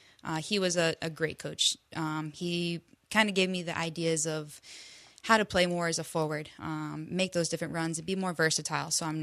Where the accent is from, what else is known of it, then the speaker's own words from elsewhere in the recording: Georgia, United States; Yeah, but I grew up in Georgia, and I played pretty much for one club team the whole time, was Concord Fire.